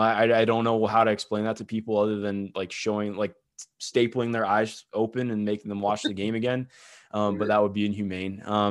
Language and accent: English; Cleveland, Ohio, United States; I grew up in Cleveland, man.